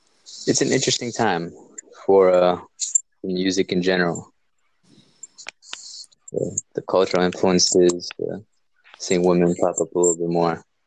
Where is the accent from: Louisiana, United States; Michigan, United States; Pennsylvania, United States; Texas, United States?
Michigan, United States; I'm from Michigan, and I know about that.